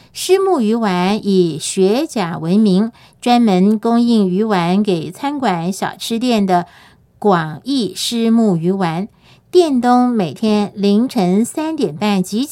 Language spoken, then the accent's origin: Chinese; Kaohsiung, Taiwan; born there; 这一带是我出生的地方，